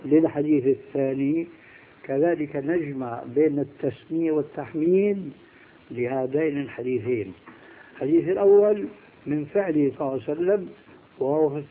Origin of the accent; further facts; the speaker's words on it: Damascus, Damascus Governorate, Syria; إماما عندنا في دمشق